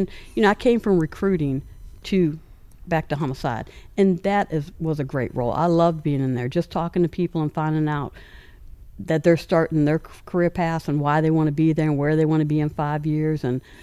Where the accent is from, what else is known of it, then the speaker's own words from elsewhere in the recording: Hampton, Virginia, United States; Well, I grew up in Hampton, but Newport News would hire you at 18.